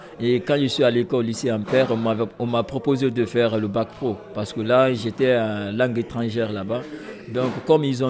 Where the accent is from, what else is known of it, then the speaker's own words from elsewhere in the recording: Conakry, Guinea; born there; là où je suis né, à Conakry